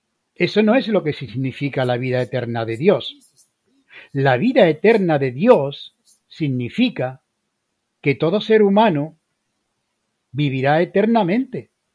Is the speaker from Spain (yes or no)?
no; Philippines; Yo procedo de Filipinas y allí había un montón de cucarachas